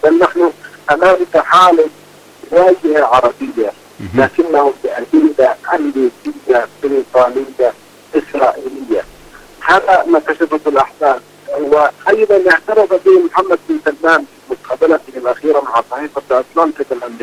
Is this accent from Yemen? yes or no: yes; Yemen; ونحن كيمنيين مهتمين أيضا بالموقف